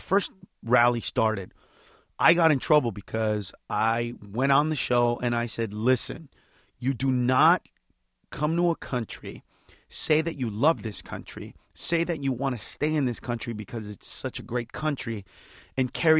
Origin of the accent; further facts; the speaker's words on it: El Salvador; Well, I'm from El Salvador, and Chicano means Mexican, but Mexican that was born here.